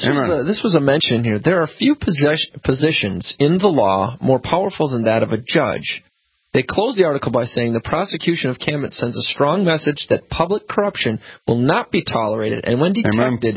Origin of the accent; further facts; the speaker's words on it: Montana, United States; born there; I was born in Montana, and not too far from the town where I was born, there is a gentleman.